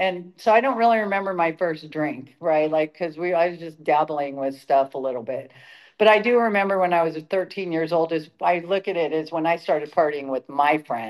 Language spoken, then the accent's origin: English; Bellflower, California, United States; so I was born in Bellflower. My mom still lives in the house I was born in. Just, in the 70s were a different time to grow up.